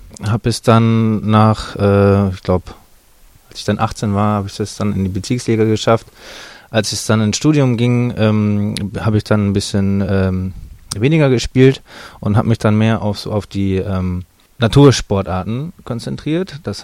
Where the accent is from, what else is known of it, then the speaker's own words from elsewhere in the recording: Osnabrück, Lower Saxony, Germany; bin seit November an der Gesamtschule Erle und komme gebürtig aus Osnabrück und bin jetzt seit gut 2 Jahren hier im Pott